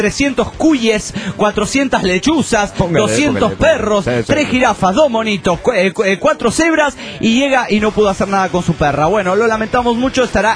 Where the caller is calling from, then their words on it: Guadalajara, Jalisco, Mexico; de Guadalajara, Jalisco, México.